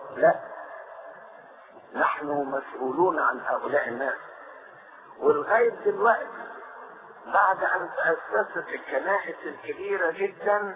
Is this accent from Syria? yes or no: no; Cairo, Cairo Governorate, Egypt; ده انا دايما بقول للخدام عندنا في القاهرة